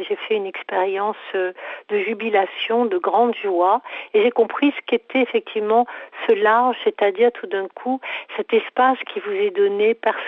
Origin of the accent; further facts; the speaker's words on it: Normandy, France; also born or lived in Morocco / Germany; Je suis née au Maroc, j'ai un peu vécu en Allemagne, j'ai passé 7 ans merveilleux en Normandie, j'étais pensionnaire à Bayeux, j'ai beaucoup arpenté les plages normandes quand j'étais petite.